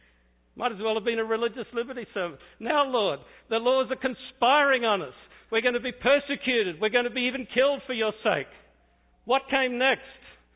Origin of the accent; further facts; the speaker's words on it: Australia; it looked like the South Pacific, where I'm from. I'm from Australia, but next to it is the South Pacific